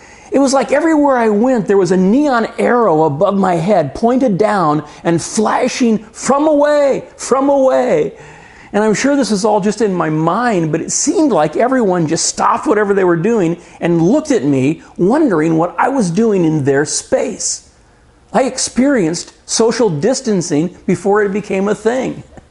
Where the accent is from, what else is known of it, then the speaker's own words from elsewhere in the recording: California, United States; Most of you know that I grew up in California, and it's different there because almost everyone there came from somewhere else.